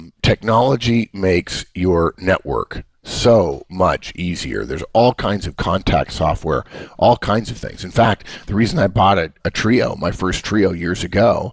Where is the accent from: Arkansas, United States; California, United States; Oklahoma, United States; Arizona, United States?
California, United States; Los Angeles; We grew up in Los Angeles, and she said, sir, there are how many?